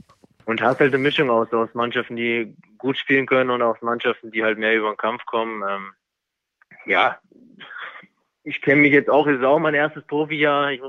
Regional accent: Kassel, Hesse, Germany; Als kleines Kind bin ich dann doch öfters mal mit der Familie hochgelaufen. Wie gesagt, ist meine Heimat, eine schöne Stadt Kassel.

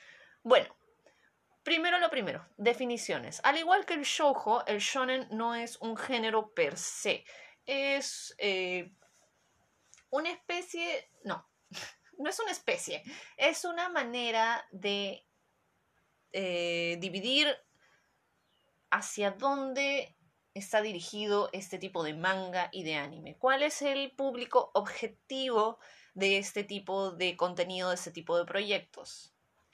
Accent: Peru; yo crecí en Perú en los 90s

